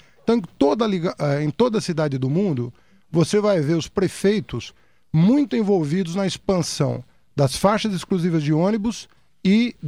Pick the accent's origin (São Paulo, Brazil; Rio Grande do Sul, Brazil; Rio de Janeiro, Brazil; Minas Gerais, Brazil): São Paulo, Brazil; Eu morava no Planalto Paulista, morei a vida inteira no Planalto Paulista antes de casar